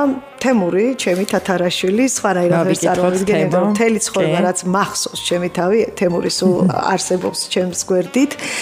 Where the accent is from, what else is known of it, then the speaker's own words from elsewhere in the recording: Kutaisi, Imereti, Georgia; ძალიან მიყვარს ეს ქალაქი, იქიდან გამომდინარე, რომ მთელი ჩემი ბავშვობა იქ მაქვს გატარებული და ამ ქალაქის წარმომადგენელს გავყევე შემდეგ უკვე ცოლად და ნუ მიხვდი ხო რაც მაკავშირებს ეს ქუთაისთან